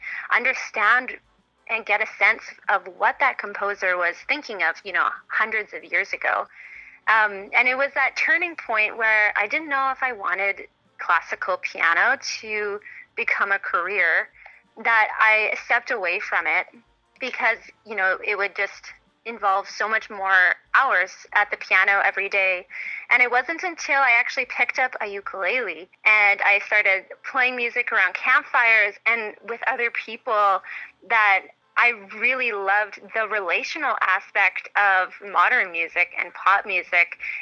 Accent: Saskatchewan, Canada; I bleed green because I'm born and raised in Saskatchewan

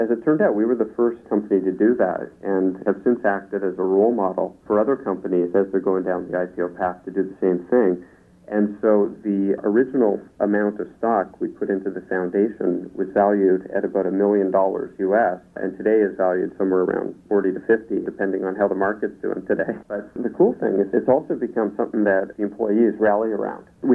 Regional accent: Toronto, Ontario, Canada; also born or lived in Montreal; I grew up half in Montreal, half in Toronto.

